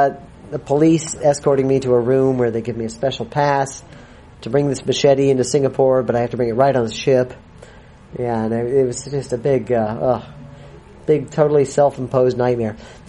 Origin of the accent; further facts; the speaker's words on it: Long Beach, California, United States; Back in L.A., in my hometown, Long Beach.